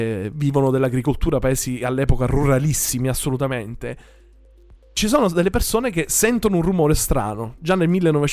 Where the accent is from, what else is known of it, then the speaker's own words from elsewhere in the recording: Sicily, Italy; born there; io sono nato, sai, in Sicilia